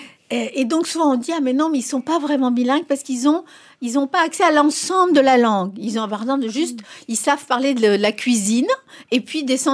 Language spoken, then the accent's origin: French; France; ça ne m'enlèvera pas le fait que je suis un petit français